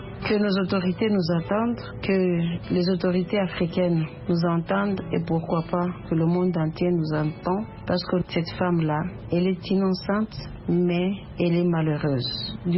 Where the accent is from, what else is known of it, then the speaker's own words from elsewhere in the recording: DR Congo; Partout ailleurs, la femme est en train de récupérer sa place, sauf chez nous en RDC et beaucoup plus à l'Est